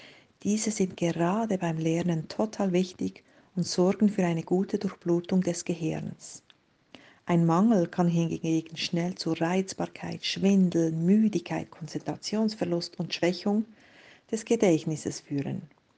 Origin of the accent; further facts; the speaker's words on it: Switzerland; wie ihr vielleicht hört, komme ich aus der Schweiz. Ich arbeite in Thun als Ernährungscoach, bin selber Mutter von zwei Kindern